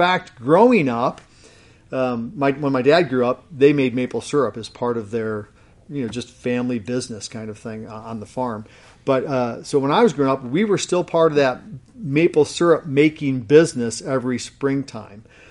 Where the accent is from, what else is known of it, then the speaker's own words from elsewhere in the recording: New York, United States; You know, as many of you knew, I grew up in Western New York. Now, I have been places before. When you say you're from New York, people automatically think New York City.